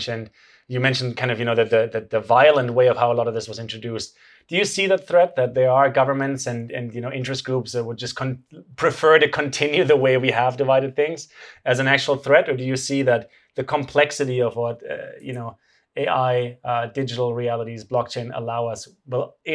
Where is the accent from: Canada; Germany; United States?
Germany; I grew up in Germany. I'm in Mexico right now.